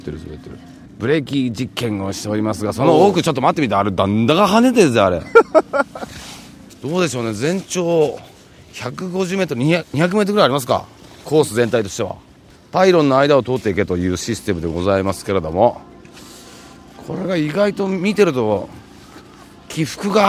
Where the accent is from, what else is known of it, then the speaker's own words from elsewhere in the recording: Niigata, Japan; 私も新潟県人なんですけども、